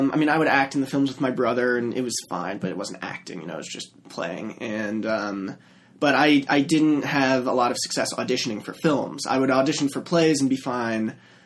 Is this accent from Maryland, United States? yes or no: yes; Maryland, United States; We grew up in Maryland.